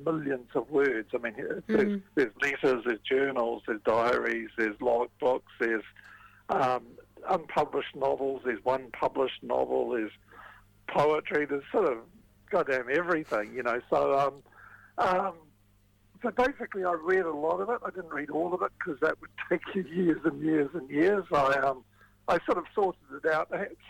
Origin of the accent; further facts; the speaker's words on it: Auckland, New Zealand; I grew up in Auckland